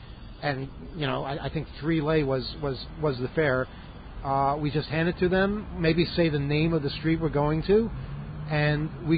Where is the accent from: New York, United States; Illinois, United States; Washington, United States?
New York, United States